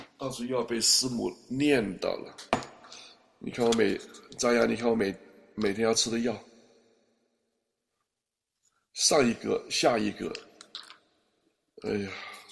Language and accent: Chinese; China; 我说我是从文化大革命出来的，在我这一生当中经历了多少这种我们中国人。